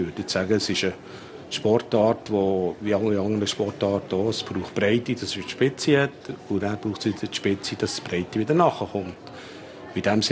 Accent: Bern, Switzerland; Das wäre sicher schön, ich kann das nicht verheimlichen, als ein Berner wäre.

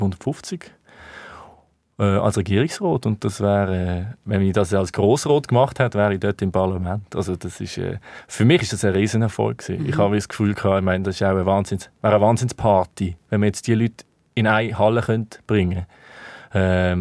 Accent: Basel, Basel-Stadt, Switzerland; Ich komme jetzt nur mal aus Basel und das ist meine Heimatstadt, wo ich kandidieren kann.

